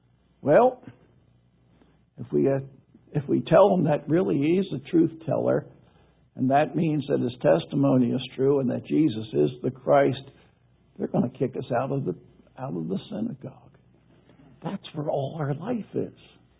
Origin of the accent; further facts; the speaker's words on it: Philadelphia, Pennsylvania, United States; I was born in Philadelphia. I grew up being a Philadelphia Eagles fan.